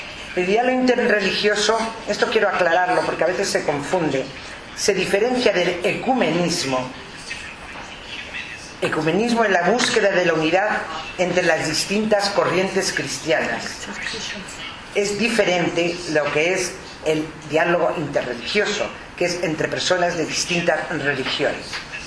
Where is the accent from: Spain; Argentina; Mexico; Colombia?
Spain; Madrid, Community of Madrid; me sentiré muy orgullosa como madrileña que soy